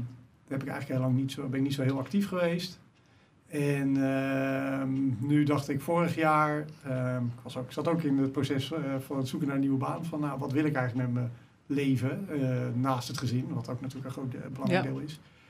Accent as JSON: {"language": "Dutch", "town": "Haarlem", "region": "North Holland", "country": "Netherlands", "tie": "born or raised there", "said": "Staat dus op plek 13 van de lijst. Ik ben 37, geboren en opgegroeid in Haarlem. En ik woon op het moment met mijn gezin, dat is mijn vrouw en 2 kinderen, in de slachthuisbuurt. Daar in de nieuwbouw rond het oude slachthuis."}